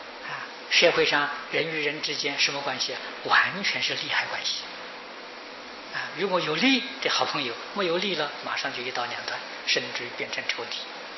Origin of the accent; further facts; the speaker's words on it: China; 所以梵文经典传到中国来之后，我们中国人不保存的啊，认为这个保存是啰嗦。